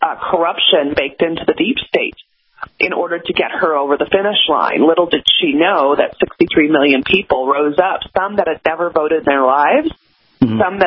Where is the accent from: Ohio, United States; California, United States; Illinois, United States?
Illinois, United States; Chicago; I mean, I'm from Chicago.